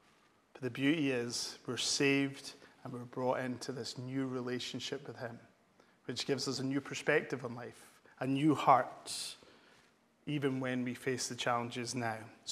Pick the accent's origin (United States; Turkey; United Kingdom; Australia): United Kingdom; Scotland; We'll start with that because I'm Scottish.